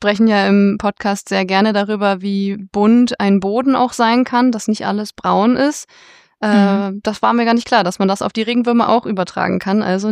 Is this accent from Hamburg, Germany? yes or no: yes; Hamburg, Germany; ich persönlich, ich bin in Hamburg groß geworden.